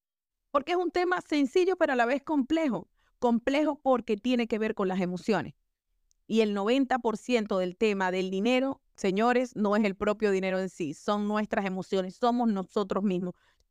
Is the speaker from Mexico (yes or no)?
no; Venezuela; moved away; also born or lived in Argentina / Nigeria / Malaysia / Brazil; yo he vivido aproximadamente en 8 países. Yo soy venezolana, he vivido en la primera expatriación la tuve en Argentina, Neuquén, Argentina. Después de Argentina nos fuimos a Nigeria